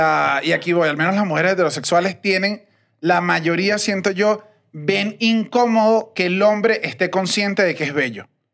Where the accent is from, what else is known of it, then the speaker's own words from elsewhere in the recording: Venezuela; No sé si estoy siendo demasiado venezolano.